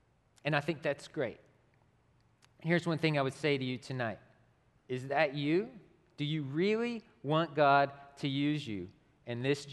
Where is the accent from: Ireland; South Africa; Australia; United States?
United States; Tishomingo, Oklahoma; This is a picture of Lake Texoma, located just outside of my hometown of Tishomingo, Oklahoma, and it reaches all across southern Oklahoma and northern Texas.